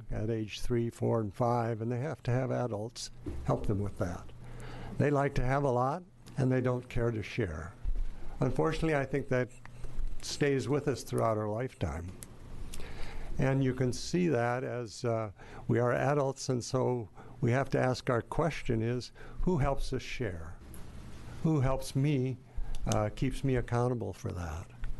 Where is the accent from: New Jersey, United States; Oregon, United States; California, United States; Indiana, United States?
Oregon, United States; Wilsonville; I'm from Wilsonville.